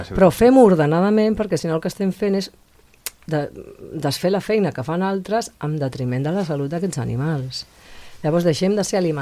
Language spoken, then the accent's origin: Catalan; Barcelona, Catalonia, Spain; quan jo era petita i joveneta a Barcelona